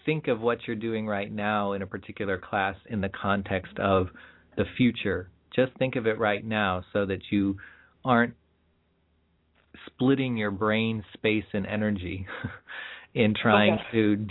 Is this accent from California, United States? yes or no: yes; California, United States; A Californian like me says, oh, my gosh, it's kind of chilly, isn't it?